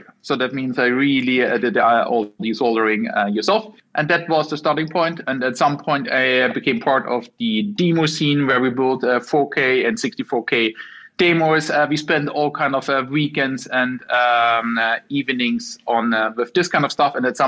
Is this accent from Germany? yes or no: yes; Germany; English is a second language; and then I'm from Germany originally, and we took the Bahn ticket for the weekend.